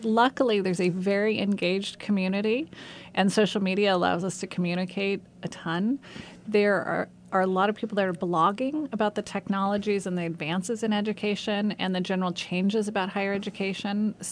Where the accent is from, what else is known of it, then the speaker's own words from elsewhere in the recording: Long Beach, California, United States; I grew up in Long Beach, California.